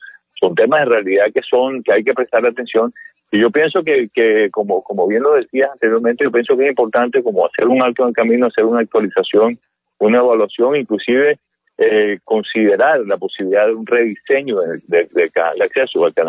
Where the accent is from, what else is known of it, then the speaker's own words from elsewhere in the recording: Barranquilla, Atlántico, Colombia; nosotros como barranquilleros aprovechemos más esas investigaciones